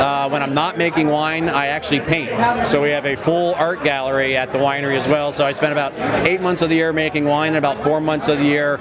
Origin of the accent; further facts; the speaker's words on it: California, United States; I grew up in Northern California, but never drank wine until I graduated college